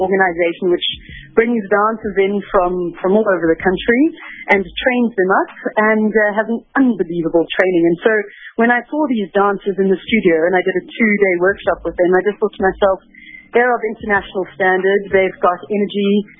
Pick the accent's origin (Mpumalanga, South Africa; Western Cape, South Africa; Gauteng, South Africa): Gauteng, South Africa; Johannesburg; I mean, I'm from Johannesburg. I was born here. I grew up here.